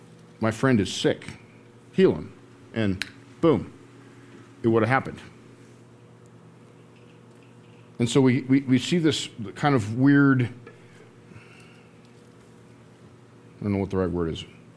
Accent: Boulder, Colorado, United States; You guys know I was raised in Boulder public schools, right?

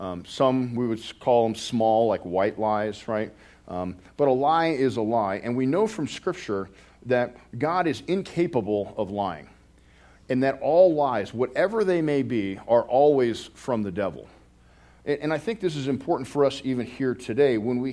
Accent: Colorado, United States; If you were born and raised in this area, I was born and raised in Colorado, right?

